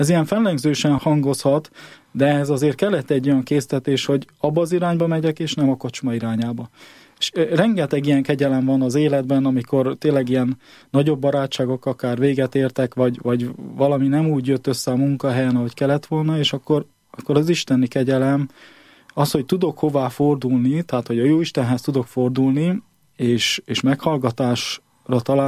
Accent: Vărșag, Harghita, Romania; also born or lived in Odorheiu Secuiesc; Én ugye 77-ben születtem, Székelyvarság melletti Székelyudvarhelyen, és Székelyvarságon laktunk

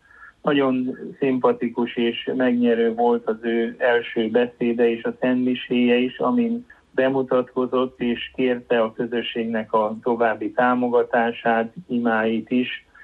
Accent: Hungary; és most öröm volt azt meghallani, hogy milyen jó magyarnak lenni

